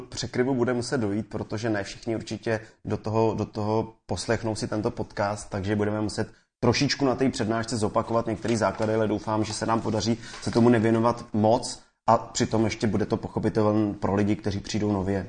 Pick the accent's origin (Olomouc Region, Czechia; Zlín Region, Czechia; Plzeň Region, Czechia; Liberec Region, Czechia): Plzeň Region, Czechia; Plzeň; jsem z Plzně